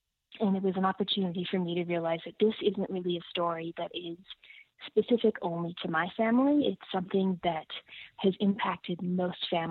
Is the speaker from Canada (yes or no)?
yes; Ottawa, Ontario, Canada; also born or lived in Toronto; I'm an Ethiopian Canadian. I grew up in Ottawa. I lived in Toronto for 15 years.